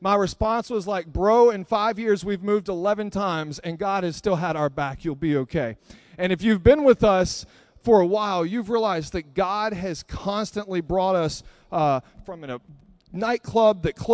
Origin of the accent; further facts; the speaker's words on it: Texas, United States; I would have gone back down south. Oh, I'm from Texas, in case you didn't know that.